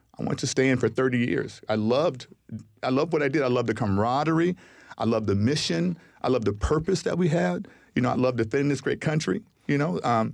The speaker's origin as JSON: {"language": "English", "town": "Pasadena", "region": "California", "country": "United States", "tie": "born or raised there", "said": "I come from a loving family. I grew up in Pasadena, which is not that far from here. Seven kids. I'm the oldest."}